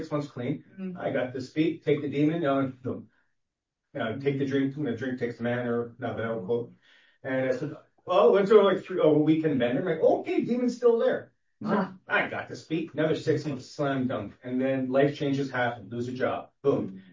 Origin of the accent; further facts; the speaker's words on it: Canada; I've been drinking since I was 13. I'm Canadian. I'm in bars. You know, dad's German, mom's Native American.